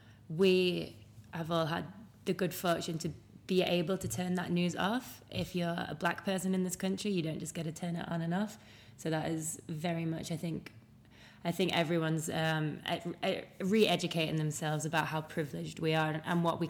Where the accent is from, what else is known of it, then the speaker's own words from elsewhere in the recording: United Kingdom; because I am British and I have no power in this country